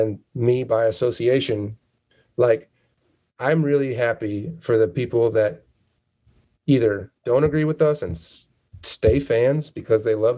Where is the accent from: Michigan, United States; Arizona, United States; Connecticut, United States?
Michigan, United States; I'm from Michigan.